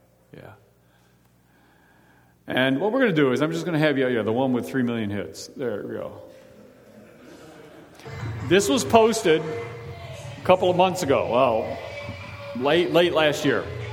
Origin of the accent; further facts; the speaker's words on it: West Virginia, United States; I'm from West Virginia.